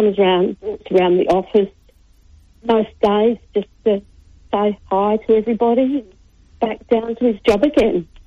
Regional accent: Adelaide, South Australia, Australia; I have to say no, because I'm originally from Adelaide

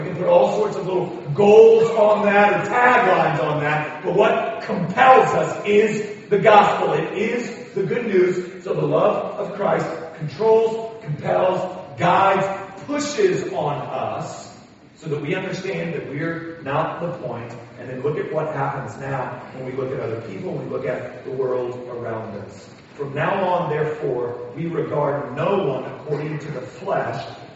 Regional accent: United States; I'll try to say it as frankly as I can, being the American that I am.

